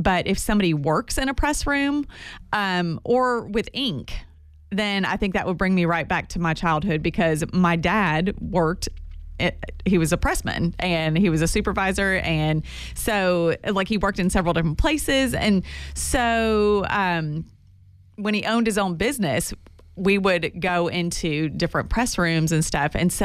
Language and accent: English; Florida, United States; that brings me right back to growing up in Florida. I can be in my kitchen when I was a kid in Florida because my mom used